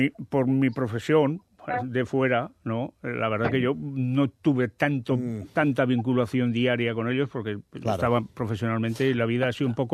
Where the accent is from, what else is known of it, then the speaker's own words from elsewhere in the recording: Navarre, Spain; y está a 25 kilómetros, Leiza. Y mi pueblo es muy parecido, creo que más bonito que Leiza.